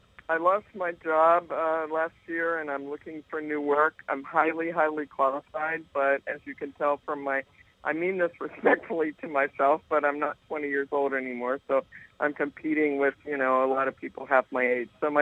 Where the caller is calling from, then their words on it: Honolulu, Hawaii, United States; Hey there, I'm calling from Honolulu, Hawaii.